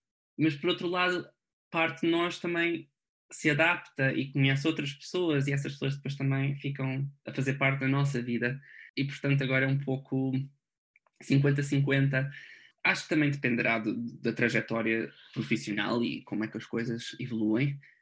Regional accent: Lisbon, Portugal; apesar de adorar Lisboa, para mim, pronto, eu sei que sou um pouco tendencioso, porque é a cidade onde nasci, cresci

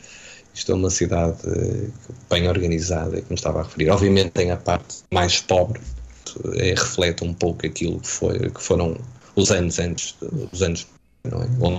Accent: Portugal; Como português

